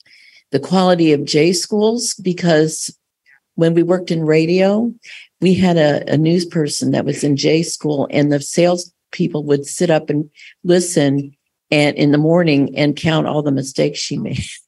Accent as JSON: {"language": "English", "town": "St. Louis", "region": "Missouri", "country": "United States", "said": "We watch, you know, we're from St. Louis, and so I mean, it's awful."}